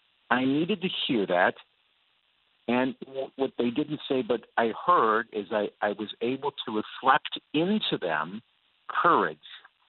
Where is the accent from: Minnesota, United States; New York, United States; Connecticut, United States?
Minnesota, United States; Twin Cities; I grew up in the Twin Cities area, and we had sheep as a kid.